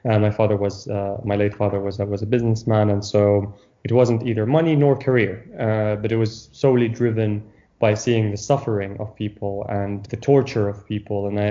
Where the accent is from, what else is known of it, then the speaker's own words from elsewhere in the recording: Syria; Syria focused in order to be able to do something for the people that are suffering in my home country.